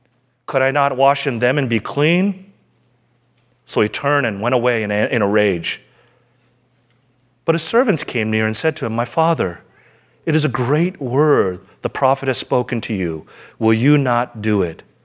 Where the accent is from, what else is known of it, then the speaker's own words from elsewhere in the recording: South Korea; when I was growing up in Korea in the 70s, it was very difficult to get chocolate ice cream.